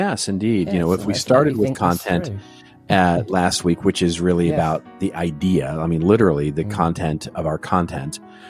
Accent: Texas, United States; So we're going to head to my home state of Texas

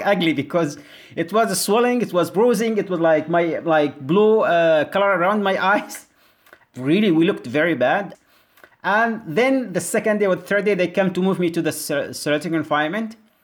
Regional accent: Yemen; English is a second language; from Yemen. I was detained at Guantanamo.

